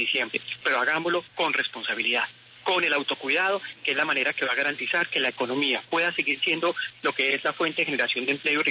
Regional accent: Bogotá, Colombia; nos preparemos como bogotanos, como colombianos

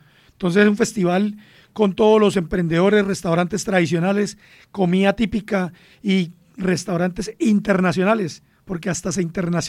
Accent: Colombia; volver a nuestras raíces, celebrar que somos colombianos

